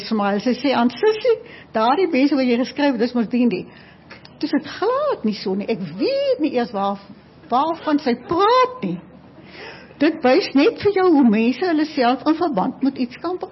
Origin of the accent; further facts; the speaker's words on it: Doringbaai, Western Cape, South Africa; also born or lived in Lambertsbaai; ek het nie groot geword in die area nie, ek het op Doringbaai en Lammelsbaai groot geword